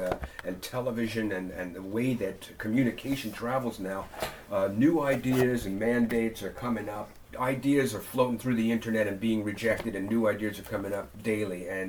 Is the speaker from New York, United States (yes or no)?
yes; Mountaindale, New York, United States; a summer stock theater company came to my hometown. I grew up in a really small town, 300 people.